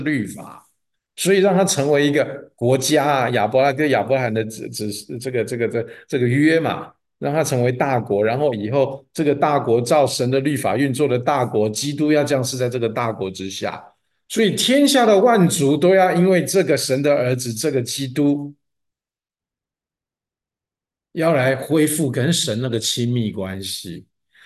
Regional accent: China; 所以米甸人、以实玛利人、阿拉伯人、波斯人，我们中国人，不管你世界上哪一个族裔的人。

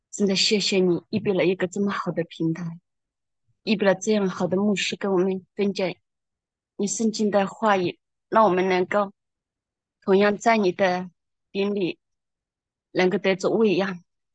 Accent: Jiangxi, China; 哦，不是的，我是江西这边的。

